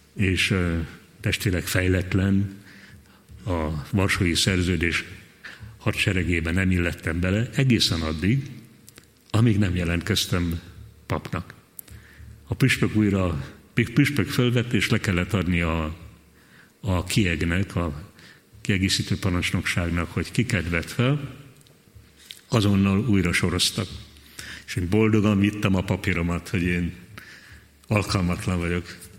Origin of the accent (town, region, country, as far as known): Veszprém County, Hungary; born or raised there